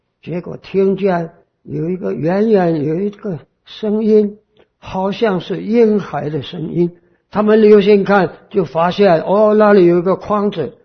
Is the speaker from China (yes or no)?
yes; China; 像我们中国人有一句话说，这个 男人啊，三十而立